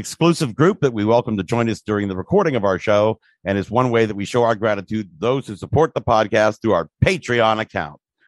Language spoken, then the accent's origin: English; Midwest, United States; accent: Midwestern; It's my Midwestern accent.